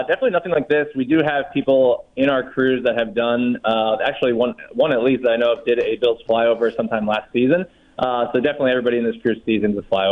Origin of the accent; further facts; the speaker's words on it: New Jersey, United States; So I grew up in New Jersey. Definitely, I've moved all around the country